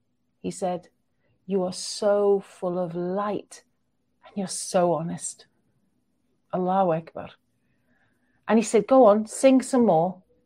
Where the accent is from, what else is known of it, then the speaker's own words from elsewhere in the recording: Manchester, North West England, United Kingdom; And when he found out I was from Manchester, he's like, "Oh, that's amazing.